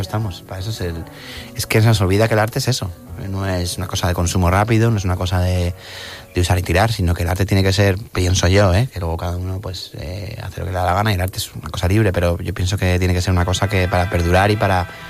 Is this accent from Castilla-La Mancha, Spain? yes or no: yes; Albacete, Castilla-La Mancha, Spain; Yo soy de Albacete, ¿vale?